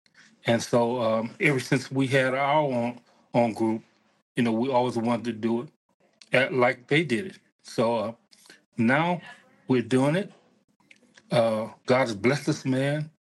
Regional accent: Durant, Mississippi, United States; also born or lived in Milwaukee, Wisconsin; I was raised in Mississippi.

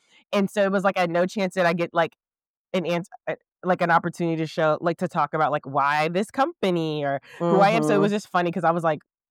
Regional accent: East Coast, United States; I was like, yeah, you know what? I'm from the East Coast. I'm willing to relocate.

